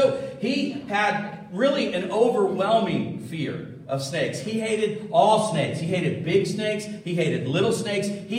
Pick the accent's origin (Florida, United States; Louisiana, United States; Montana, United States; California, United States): Florida, United States; When I grew up down in Florida, I had a couple of buddies that we got into a lot of mischief with.